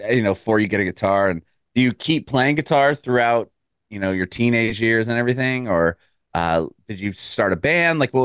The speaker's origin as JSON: {"language": "English", "town": "San Diego", "region": "California", "country": "United States", "tie": "born or raised there", "said": "I was born and raised in San Diego, and reggae is such a big genre there"}